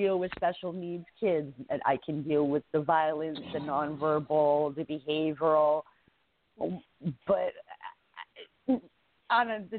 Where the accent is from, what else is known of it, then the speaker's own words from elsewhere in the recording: Canada; Being a Canadian and growing up watching Stampede Wrestling and knowing all about Stu and his dungeon and everything